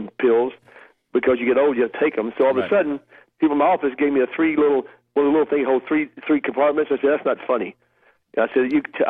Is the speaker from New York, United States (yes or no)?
no; Tennessee, United States; I'm from Tennessee. I never saw a snake.